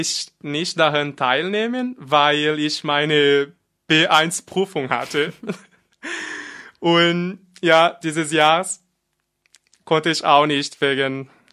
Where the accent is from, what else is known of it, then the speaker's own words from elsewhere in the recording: Brazil; macht mich diese aktuelle Situation in Brasilien sehr traurig. Verstehe mich nicht falsch. Ich liebe mein Heimatland und meine Kultur.